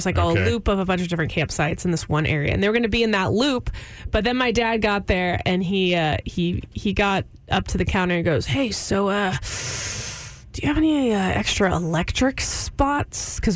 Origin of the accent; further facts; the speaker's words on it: Houston, Texas, United States; now in Austin, United States; I'm from Houston. I moved here about 5-ish years ago.